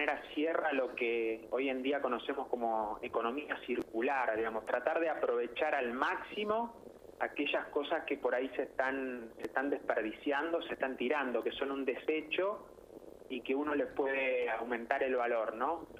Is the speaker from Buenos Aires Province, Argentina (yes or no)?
no; Gualeguay, Entre Ríos, Argentina; born there; el entrerriano del sur, como soy yo nací en Gualeguay